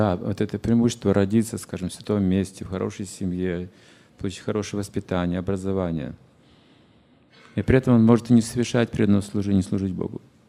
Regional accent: Russia; А мы из России, мы тоже коммунисты

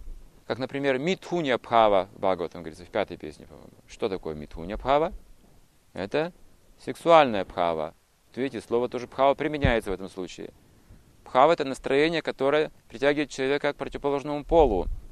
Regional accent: Sakhalin Oblast, Russia; also born or lived in Kazakhstan; now in Almaty, Kazakhstan; Что я прожил детство на Сахалине. Родился я в Казахстане. Когда мне исполнился год, родители переехали на север Сахалина. Так что я не помню практически Казахстана. Но сейчас я живу в Алмате, мне нравится это место.

